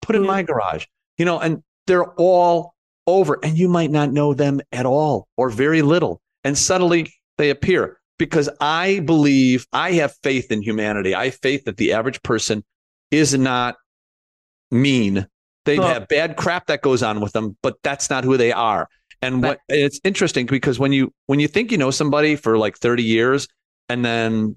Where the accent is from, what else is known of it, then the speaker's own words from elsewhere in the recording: Chicago, Illinois, United States; So I'm from Chicago.